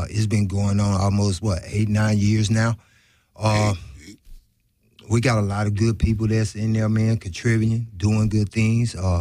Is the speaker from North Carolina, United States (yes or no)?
no; New Orleans, Louisiana, United States; I came out here from New Orleans